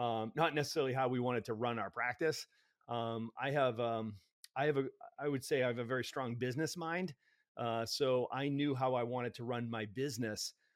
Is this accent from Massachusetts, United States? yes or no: yes; Boston, Massachusetts, United States; I'm from Boston.